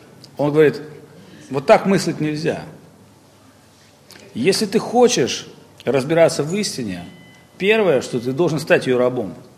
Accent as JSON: {"language": "Russian", "country": "Russia", "said": "Он говорит, а откуда вы? Я говорю, из России."}